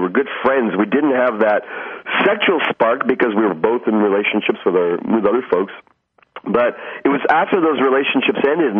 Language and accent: English; Canada; I grew up in East Indian origin background, raised in Canada.